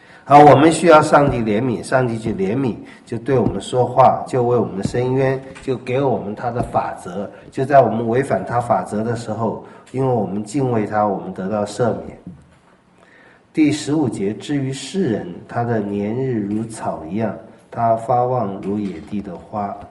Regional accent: China; 这个我们中国人也喜欢讲这个话

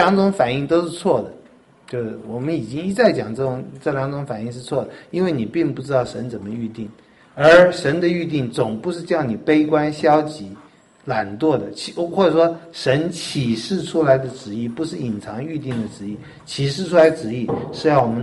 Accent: China; 各位说这些话，哎呀，都是我们中国人不缺乏这些话

